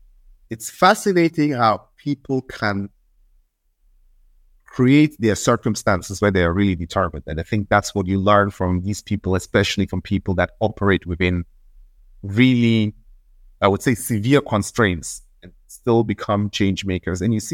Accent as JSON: {"language": "English", "country": "Switzerland", "said": "I came from Switzerland."}